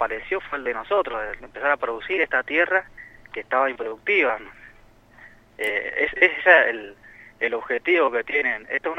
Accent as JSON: {"language": "Spanish", "town": "Cordón del Plata", "region": "Mendoza", "country": "Argentina", "said": "somos gente de Cordón del Plata y supuestamente él decía que somos de La Cera."}